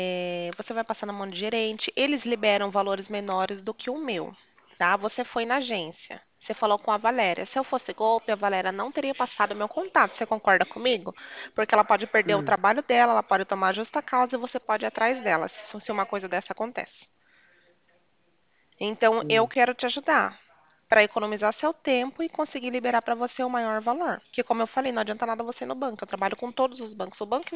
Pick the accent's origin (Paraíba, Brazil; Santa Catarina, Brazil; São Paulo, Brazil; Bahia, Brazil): São Paulo, Brazil; Sorocaba; eu sou daqui de Sorocaba, perto da rodoviária.